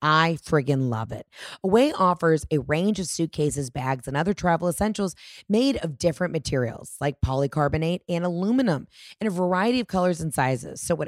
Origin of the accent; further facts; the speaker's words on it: Atlanta, Georgia, United States; immediately I got like aggressive DMs from women in Chicago, Los Angeles, my hometown of Atlanta, Houston, being like, where is our city?